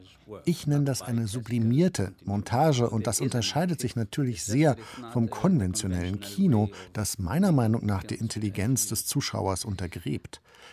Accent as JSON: {"language": "German", "country": "Israel", "said": "wir Palästinenser denn eigentlich? Wir leben innerhalb der Grenzen Israels, eines Staates, dessen Pass wir zwar besitzen"}